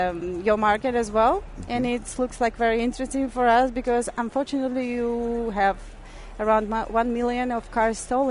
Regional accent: Russia; means in Russian, we are from Russia, it means needle.

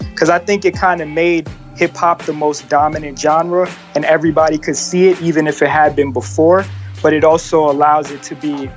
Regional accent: New York, United States; I grew up in New York

